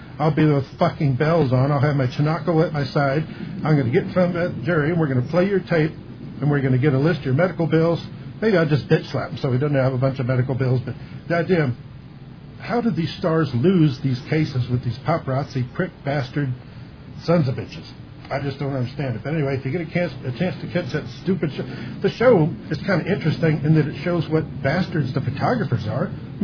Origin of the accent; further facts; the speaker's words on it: Missouri, United States; I'm from Missouri.